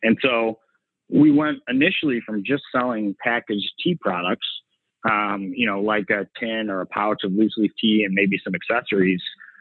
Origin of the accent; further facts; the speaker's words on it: Chicago, Illinois, United States; So we saw the opportunity to come back home. We're both from the Chicagoland area.